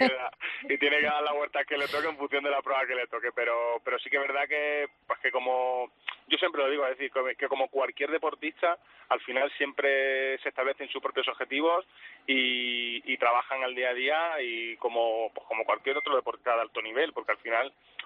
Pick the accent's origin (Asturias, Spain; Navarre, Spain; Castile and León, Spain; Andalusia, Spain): Andalusia, Spain; Cádiz; Iba dirección Cádiz, que es de donde yo soy.